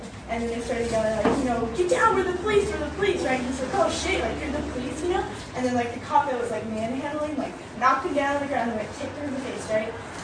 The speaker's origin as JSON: {"language": "English", "region": "Texas", "country": "United States", "said": "I'm living in Berkeley now, but I'm originally from Texas, and we have a lot of things that are wrong there."}